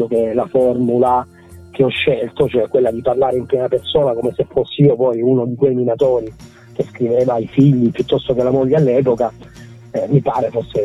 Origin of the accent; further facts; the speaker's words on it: Abruzzo, Italy; numerosissimi abruzzesi come me, io sono abruzzese